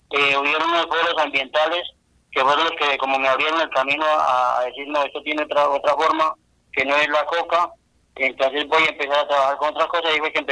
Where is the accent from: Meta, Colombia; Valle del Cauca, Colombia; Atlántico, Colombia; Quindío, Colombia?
Meta, Colombia; also born or lived in Boyacá; yo soy de origen boyacense, me vine muy chico para el departamento del Meta, donde tenía una finca pequeña